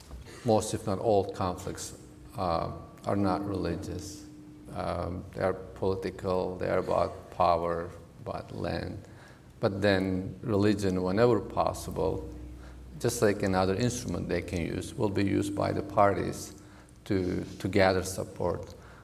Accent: Turkey; English is a second language; now in United States; say where I was born and raised in Turkey, you don't get that experience.

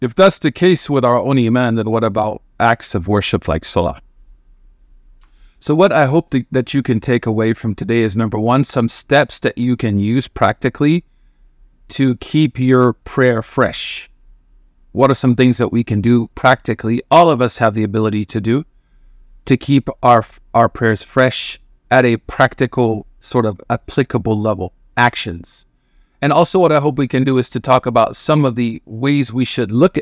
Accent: Oklahoma, United States; now in Washington, United States; I am originally from Oklahoma. I embraced Islam around 1992, alhamdulillah. And I currently reside in the Washington, D.C. area.

